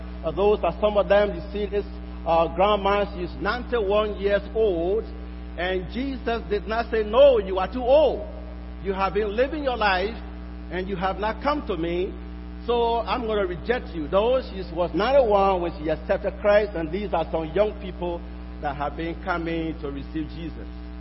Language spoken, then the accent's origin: English; Liberia; from Liberia. I was here a few years ago at Moody, and this is my home church.